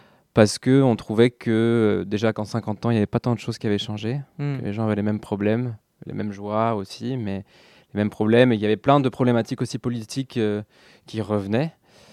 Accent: France; now in Belgium; moi je suis français quand même, mais ça fait 10 ans que je suis en Belgique. Donc, on va dire que c'est mon pays d'adoption.

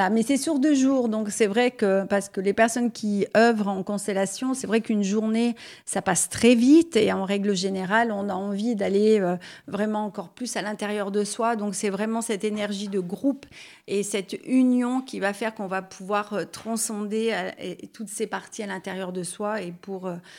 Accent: Auvergne-Rhône-Alpes, France; parce que moi je suis de l'Isère, comme les personnes le savent ou pas, mais je viens régulièrement sur Avignon

